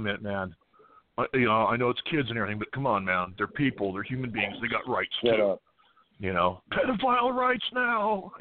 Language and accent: English; United States; And I never knew this growing up in America as an American.